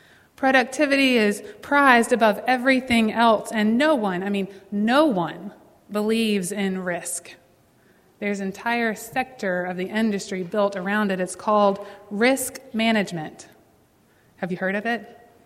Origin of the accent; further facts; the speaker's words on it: Charlotte, North Carolina, United States; Most of my friends back home are CPAs with MBAs. Yes, my hometown is a banking town.